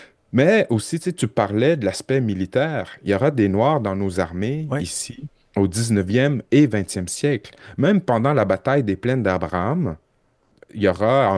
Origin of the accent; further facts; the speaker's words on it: Quebec City, Quebec, Canada; toute ma vie, on m'a demandé d'où je viens, tu sais. Puis je dis, je viens de Limoilou